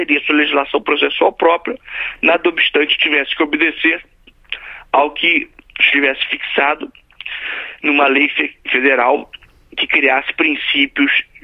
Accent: Rio de Janeiro, Brazil; Eu, por exemplo, sou oriundo do estado do Rio de Janeiro, mas também trabalho aqui em Brasília.

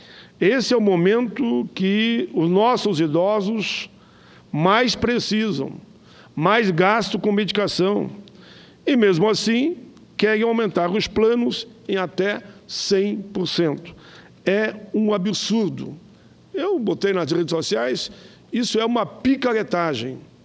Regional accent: Caxias do Sul, Rio Grande do Sul, Brazil; eu sou de Caxias do Sul, uma cidade praticamente colada à outra.

